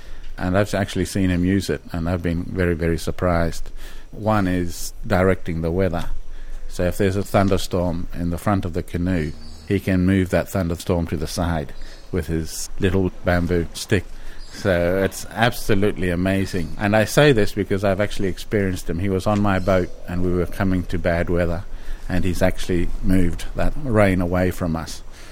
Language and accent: English; Solomon Islands; I grew up in the Solomons.